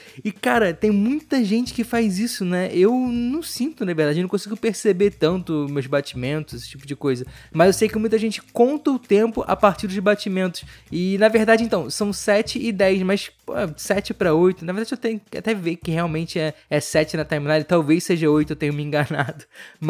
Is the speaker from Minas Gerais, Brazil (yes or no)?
no; Rio de Janeiro, Brazil; eu que sou carioca.